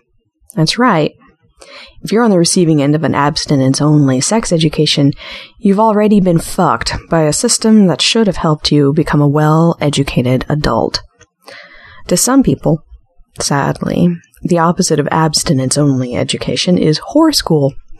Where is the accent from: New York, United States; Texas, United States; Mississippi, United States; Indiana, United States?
Texas, United States; As you know, I'm from Texas, and we have abstinence-only sex education.